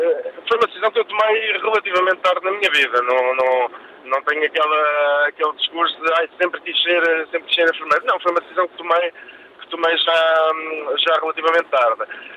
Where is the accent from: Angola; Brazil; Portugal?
Portugal; Coimbra, Centro; Nós somos de Coimbra.